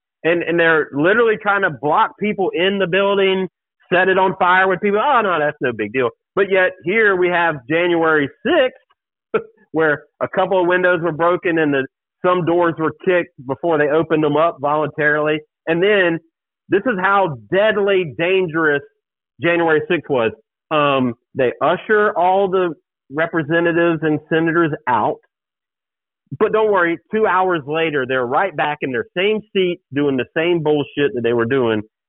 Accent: United States; I knew that I didn't say anything that I didn't have the right as an American to say.

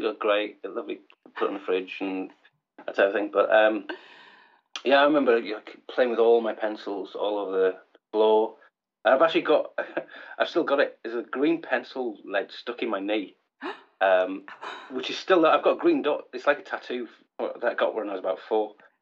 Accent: North East England, United Kingdom; also born or lived in Northern Ireland; now in Bangor, United Kingdom; I'm originally from the northeast, but my dad's side of the family's from here, so I've been backwards and forwards since I was born.

